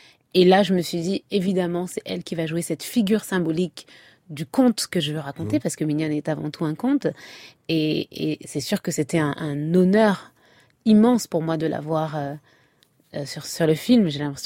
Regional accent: France; Moi, je suis française, avec cette double culture

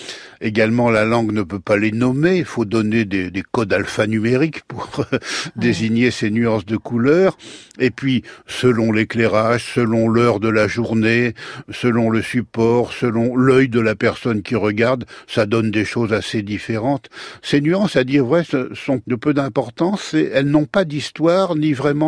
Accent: Brittany, France; moi je suis breton

